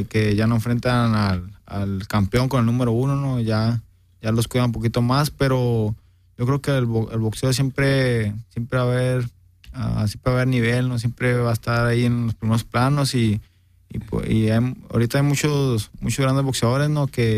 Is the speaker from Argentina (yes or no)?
no; Mexico; Somos mexicanos.